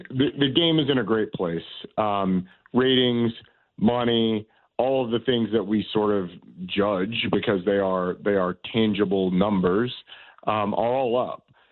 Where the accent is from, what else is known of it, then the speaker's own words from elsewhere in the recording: Georgia, United States; I'm a kid from Georgia.